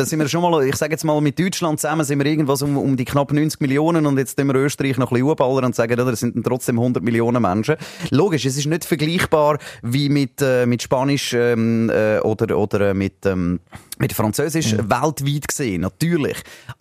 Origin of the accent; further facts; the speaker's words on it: Switzerland; Aber es gibt ja bei uns in der Schweiz eine Chance, oder?